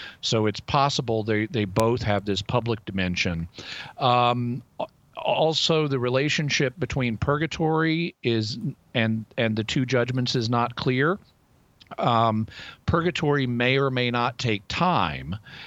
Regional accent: Arkansas, United States; Where I'm from, or where I grew up in Arkansas, there is a little town right near my hometown called Tontytown.

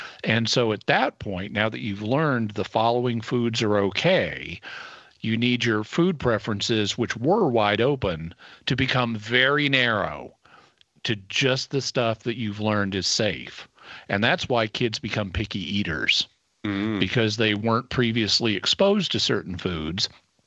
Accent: United States; So in my house, being an American, we didn't grow up eating anything that was made with blood.

